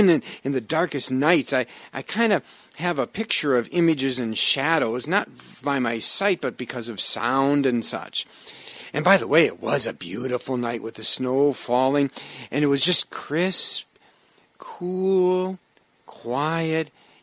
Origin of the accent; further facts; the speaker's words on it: Wisconsin, United States; now in St. Louis, United States; I grew up in Wisconsin. And not that I moved here to St. Louis to get away from the snow